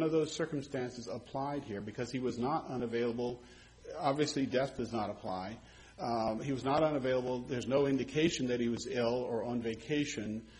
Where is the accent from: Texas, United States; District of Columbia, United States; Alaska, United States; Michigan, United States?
Alaska, United States; Fairbanks; I'm from Fairbanks.